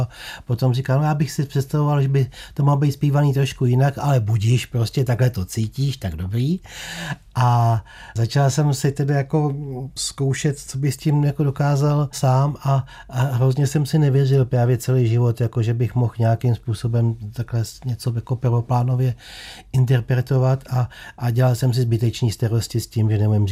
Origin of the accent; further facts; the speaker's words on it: Kladno, Central Bohemian Region, Czechia; Já jsem z Kladna, ale moje babička z tátovy strany, maminka jeho, byla sudetská Němka od Rumburka.